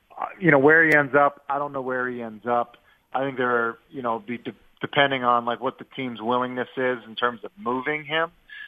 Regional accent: Boston, Massachusetts, United States; Like, you got to remember, like, I'm from Boston.

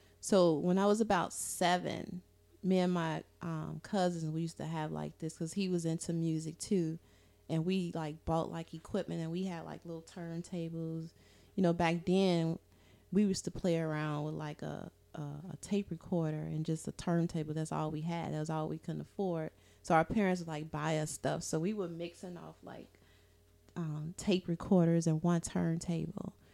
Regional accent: Chicago, Illinois, United States; I am not. I'm from Chicago, born and raised. Migrated here 4 years ago.

